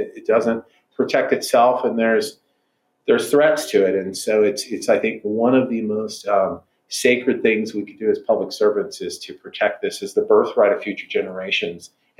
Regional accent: Las Cruces, New Mexico, United States; So I live in Las Cruces. I'm from Las Cruces. Born and raised there.

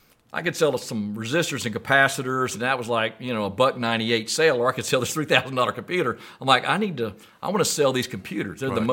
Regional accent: Anderson, South Carolina, United States; but growing up in Anderson, South Carolina, I went to Clemson.

